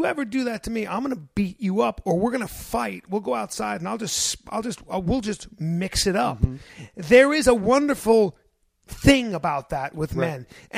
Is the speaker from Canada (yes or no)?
no; United States; I'm a libertarian. I'm an American.